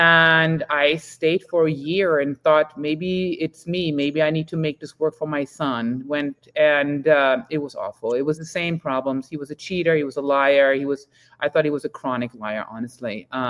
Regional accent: Berlin, Germany; Born and raised in Berlin West, the wall was still up.

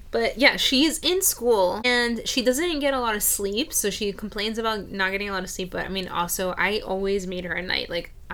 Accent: Florida, United States; growing up in Florida, like, the summers there felt like a brick wall of...

